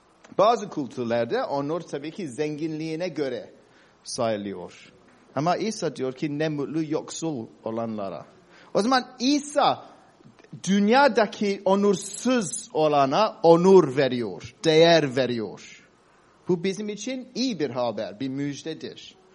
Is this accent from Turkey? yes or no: no; Cyprus; Ben Kıbrıs'ta doğdum büyüdüm.